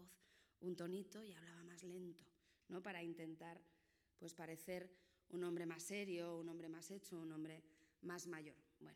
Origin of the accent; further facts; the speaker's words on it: Asturias, Spain; Yo es que, como sabéis, soy asturiana.